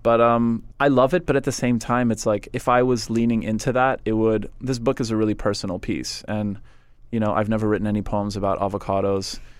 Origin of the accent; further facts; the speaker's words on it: Montreal, Quebec, Canada; from the way that I was raised and you know, growing up in Montreal.